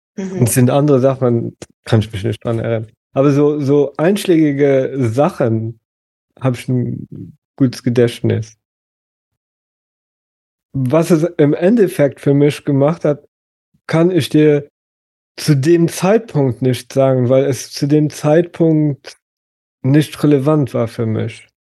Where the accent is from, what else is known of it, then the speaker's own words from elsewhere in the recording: Luxembourg; now in Germany; seit 2018, seitdem ich ausgewandert bin aus Luxemburg, habe ich sehr, sehr, sehr viel Zeit alleine verbracht.